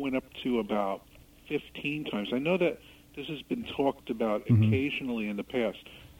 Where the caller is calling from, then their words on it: Brooklyn, New York, United States; Brooklyn.